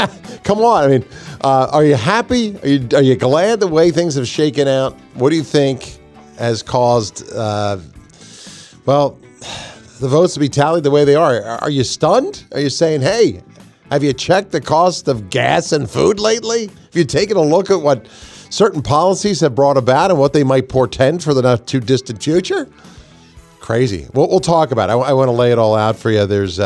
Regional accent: Pennsylvania, United States; Dr. Kenger is from that state, my home state, his home state.

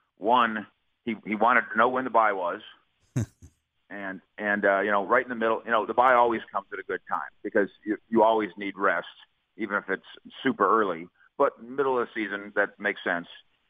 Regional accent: Minnesota, United States; also born or lived in Colorado; I grew up in Minnesota and then Colorado. I've had enough of cold weather.

